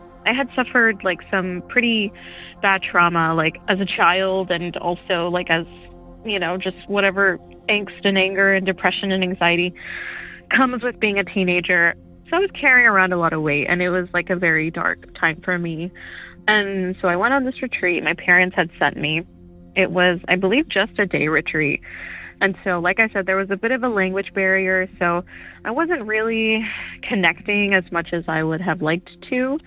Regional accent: San Antonio, Texas, United States; Hi, Derek. … I'm from San Antonio, Texas.

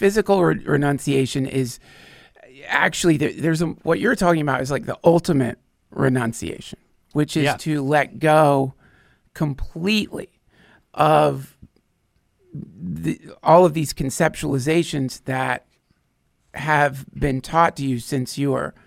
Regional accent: North Carolina, United States; I grew up in North Carolina

